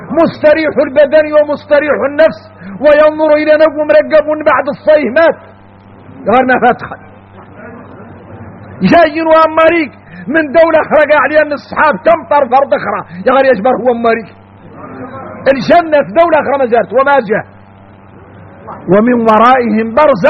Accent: Mauritania; احنا موريتاني

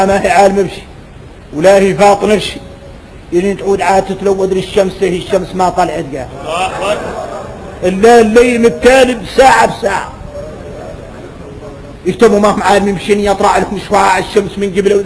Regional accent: Mauritania; واحنا موريتاني قاع ما عين علينا موريتاني

